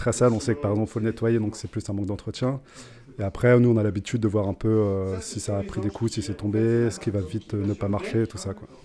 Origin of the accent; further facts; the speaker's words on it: Compiègne, Hauts-de-France, France; moi je suis de Compiègne.